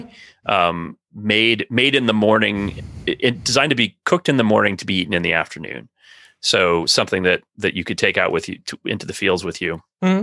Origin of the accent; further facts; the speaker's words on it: North Rhine-Westphalia, Germany; accent: Lippish; So my Lippish accent is there and it doesn't work if you're told about it ahead of time.